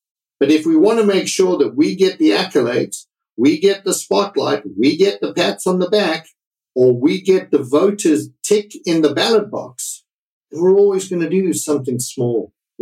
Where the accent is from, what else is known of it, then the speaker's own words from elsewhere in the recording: Zimbabwe; also born or lived in United Kingdom; now in Toronto, Canada; My family and I have chosen this city twice. We came here from Zimbabwe. I wanted to come to Toronto specifically.